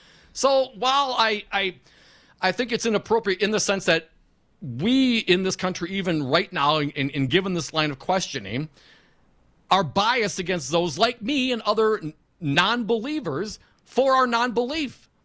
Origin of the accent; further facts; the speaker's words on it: Sicily, Italy; being the Sicilian that I am, growing up in the Catholic faith.